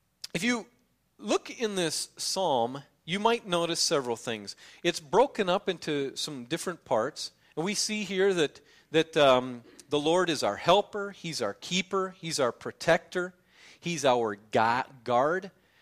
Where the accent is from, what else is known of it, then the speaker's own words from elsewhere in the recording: United States; Growing up, I don't know if it's growing up in America, growing up as I grew up as a Baptist, maybe that's it, I don't know.